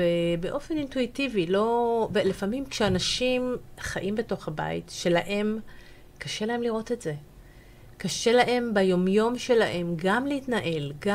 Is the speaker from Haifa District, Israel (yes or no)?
yes; Krayot, Haifa District, Israel; also born or lived in United States; אני גדלתי בקריות וגרתי, אבל אחרי הצבא ישר פרסתי כנפיים ועברתי, טיילתי בעיקר.